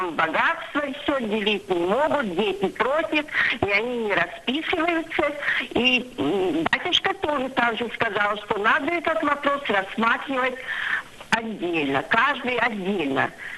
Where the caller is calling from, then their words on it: Germany; Я звоню из Германии.